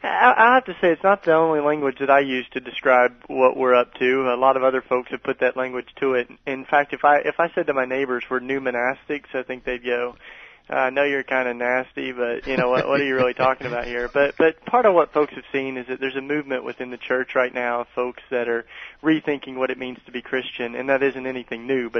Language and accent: English; Tennessee, United States; And I grew up in East Tennessee, and that just totally shaped my whole social and political view